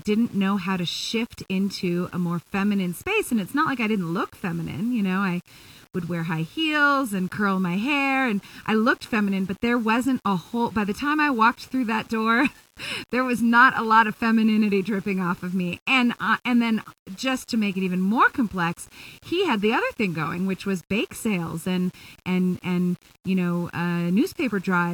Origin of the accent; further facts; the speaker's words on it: Los Angeles, California, United States; And now joining the conversation from my hometown in Los Angeles